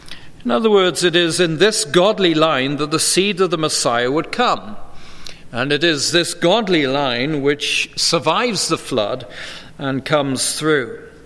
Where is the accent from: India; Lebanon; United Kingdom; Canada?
United Kingdom; moved away as an adult; now in United States; growing up in the United Kingdom, spending a year studying in Germany, living now 16 years in the United States